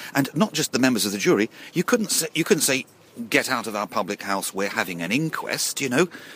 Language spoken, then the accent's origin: English; Bedford, East of England, United Kingdom; And I'm something of an interloper. I'm from Bedford. Don't tell anybody. I'm from Bedfordshire.